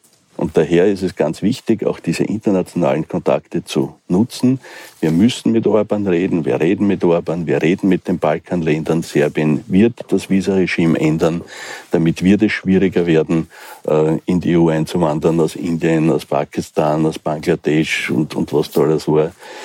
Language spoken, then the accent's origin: German; Wiener Neustadt, Lower Austria, Austria; Ich komme aus Wiener Neustadt.